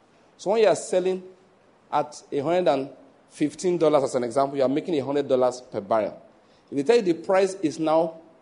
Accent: Ondo, Nigeria; Naturally, I'm from Ondo State, so I know a bit of their story.

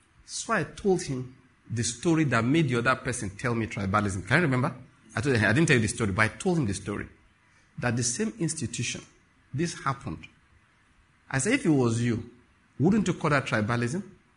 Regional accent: Ondo, Nigeria; I'm a Nigerian. Now let's talk a bit. I'll get back to my message. I was born in Ondo State. Both of my parents are from there. I grew up my first part of my life there.

